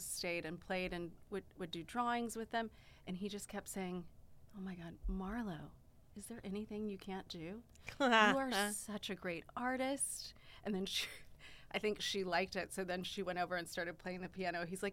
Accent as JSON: {"language": "English", "region": "Alabama", "country": "United States", "tie": "born or raised there", "said": "Right, I grew up in Alabama."}